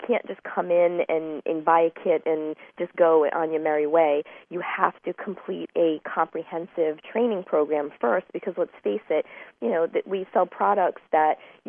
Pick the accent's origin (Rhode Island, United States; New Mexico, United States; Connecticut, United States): Rhode Island, United States; Woonsocket; And the business that I started in my hometown of Woonsocket, Rhode Island, suddenly was in Massachusetts